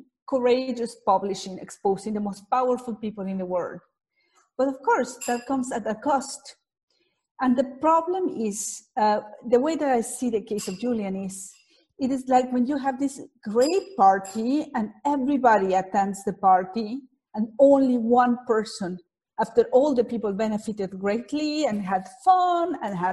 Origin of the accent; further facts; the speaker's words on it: Guatemala; I was working in my home country in Guatemala on a genocide case.